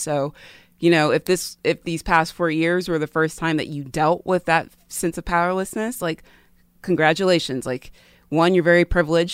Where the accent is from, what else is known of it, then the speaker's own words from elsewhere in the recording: South Carolina, United States; now in Nashville, United States; I've been in Nashville now for 10 years, but growing up in South Carolina, which is, you know, the most southern place on earth, I feel it when I go back home there.